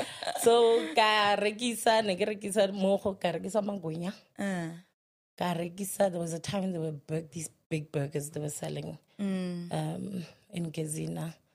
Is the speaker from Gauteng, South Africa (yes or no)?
yes; Soshanguve, Gauteng, South Africa; But I grew up in Soshanguve.